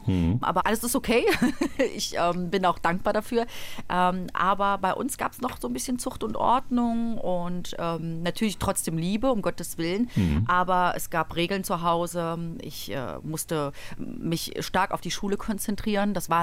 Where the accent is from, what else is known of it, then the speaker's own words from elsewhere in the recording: Germany; born there; Also ich bin selber in Deutschland geboren, aber meine Eltern sind in Oberschlesien groß geworden, mein Bruder dann in Polen, genau. Und ich habe polnische Wurzeln.